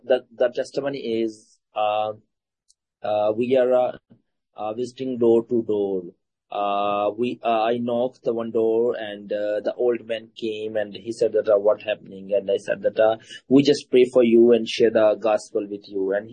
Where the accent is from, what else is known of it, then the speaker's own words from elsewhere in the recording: Pakistan; English is a second language; I'm from the Pakistan, and we're serving Lord Jesus Christ over here last 10 years. And yeah, just I'm newly here.